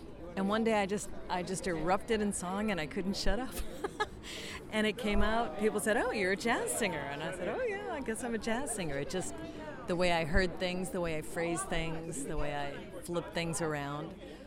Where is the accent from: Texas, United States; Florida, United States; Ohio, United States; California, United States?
California, United States; now in Los Angeles, United States; I'm from the Bay Area, but I've been living in LA for a bit now